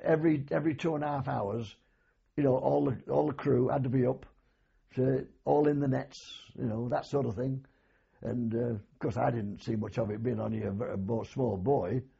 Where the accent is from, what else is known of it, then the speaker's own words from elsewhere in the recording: Grimsby, Yorkshire and the Humber, United Kingdom; I was born in the Kent Arms in Grimsby, and we moved to Waltham, a village 3.5 miles from here, and we lived there until I was 8 years of age.